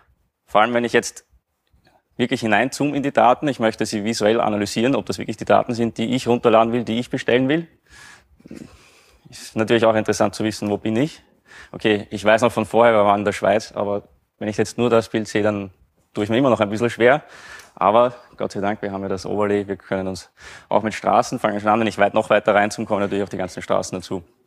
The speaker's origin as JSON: {"language": "German", "region": "Vienna", "country": "Austria", "said": "man hört vielleicht, ich komme aus Wien, also nicht ein bisschen weiter im Süden."}